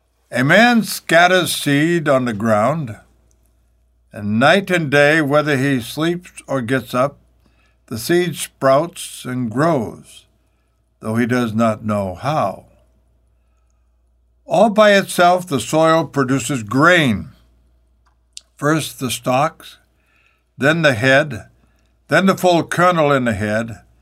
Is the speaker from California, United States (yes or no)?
no; Maine, United States; I love to go back to my home state of Maine, where we are surrounded by the ocean, with lakes all around us and the mountains. What a beautiful place it was to spend my boyhood.